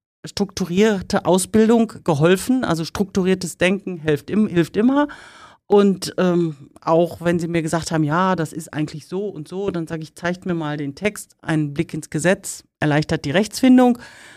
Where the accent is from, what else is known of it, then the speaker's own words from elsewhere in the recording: North Rhine-Westphalia, Germany; moved away as an adult; Ich stamme aus dem Sauerland und war auch, als ich da nach Budapest gegangen bin, Mitte 40 schon.